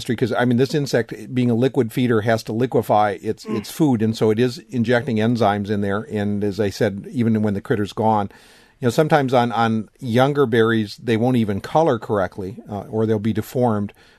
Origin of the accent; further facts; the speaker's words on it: Wisconsin, United States; you know, my perspective growing up in Wisconsin, the last few years, the mosquitoes have been on the light side